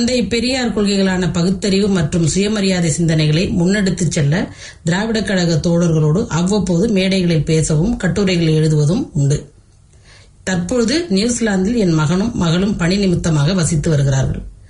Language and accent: Tamil; Athikottai, Tamil Nadu, India; born there; பட்டுக்கோட்டை வட்டம் ஆத்திக்கோட்டை என்ற கிராமத்தில் பிறந்தேன். என் தந்தையார் ஒரு தமிழ் புலவர்.